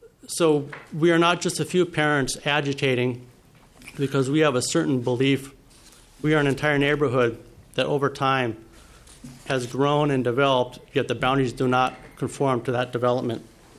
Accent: Grand Rapids, Michigan, United States; I mean, I grew up in Grand Rapids, and I knew of kids that would eat lunch before they got to school because they'd been on the bus so long.

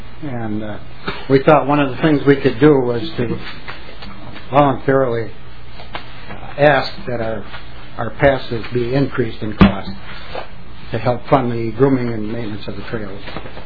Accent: Mora, Minnesota, United States

